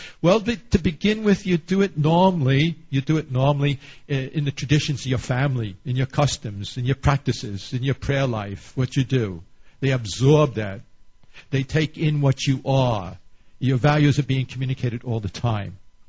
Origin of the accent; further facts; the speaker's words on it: New York, United States; I come from New York.